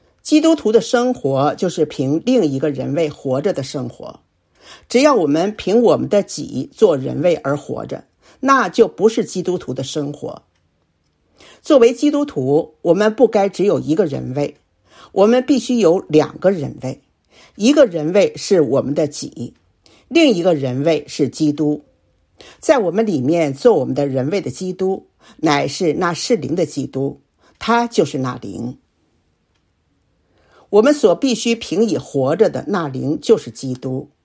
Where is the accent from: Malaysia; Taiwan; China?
China; 我身为中国人，中文是我的母语。当我开始学英语的时候，我发现要熟悉英语的发音对我非常的难